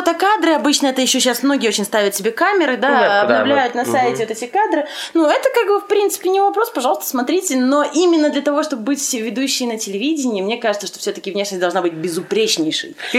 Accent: Brest Region, Belarus; now in Minsk, Belarus; здесь я сама из Брестской области, и когда я сюда приехала, да, я из разряда понаехали сюда

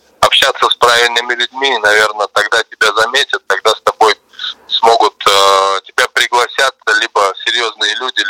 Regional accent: Gomel, Gomel Region, Belarus; also born or lived in Kazan, Russia; now in Moscow, Russia; Я родился в Казани, жил долго в городе Гомеле, 15 лет. Сейчас 12-й год, живу уже в Москве, поэтому я, наверное, гражданин Советского Союза.

